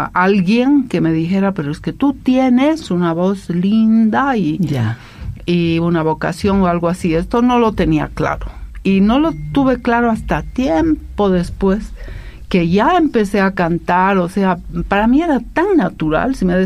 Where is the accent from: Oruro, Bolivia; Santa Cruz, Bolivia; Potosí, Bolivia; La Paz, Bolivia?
Oruro, Bolivia; En Oruro. Yo soy orureña